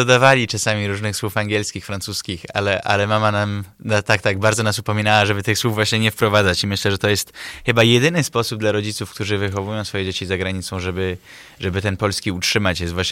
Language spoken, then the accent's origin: Polish; England, United Kingdom; mimo, że jestem półpołudniowoafrykańczykiem ze strony ojca, mimo, że się wychowałem w Anglii, mimo, że chodziłem do francuskich szkół, jestem stanowczo Polakiem.